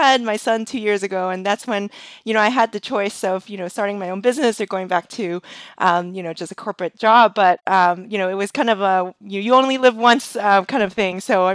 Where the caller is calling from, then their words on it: Boston, Massachusetts, United States; I'm calling in from the Boston, Massachusetts area.